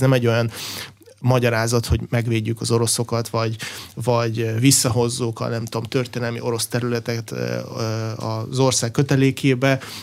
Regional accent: Minsk, Belarus; Hungarian is a second language; moved away; Minszből származom

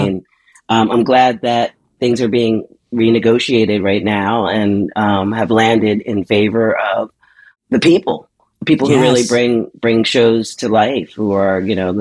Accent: Philadelphia, Pennsylvania, United States; also born or lived in Liberia; So I grew up in old Philadelphia, Philly. I was born in Liberia, grew up in Philly, and, was that little odd black girl, just like too wound up and knowing my little difference.

